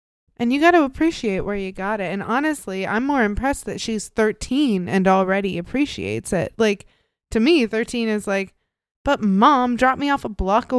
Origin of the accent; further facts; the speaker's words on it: Midwest, United States; I'm from the Midwest, so that's why we make all of the jokes like that.